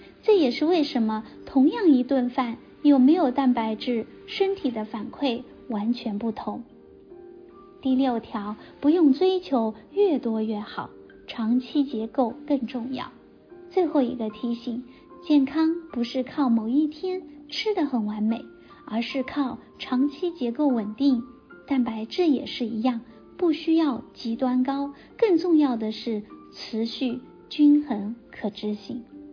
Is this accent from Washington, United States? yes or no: yes; Seattle, Washington, United States; 咱们西雅图人守着太平洋，有得天独厚的海鲜资源，